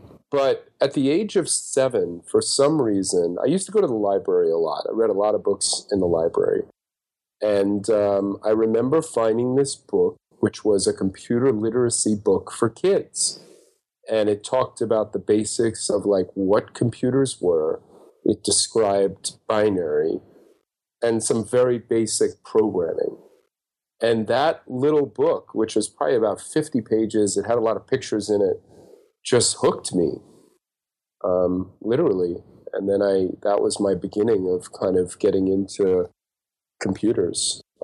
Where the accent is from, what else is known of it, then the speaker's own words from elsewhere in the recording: New York, United States; moved away as an adult; Well, I grew up in New York, which was very flat. So in my 20s, I moved west.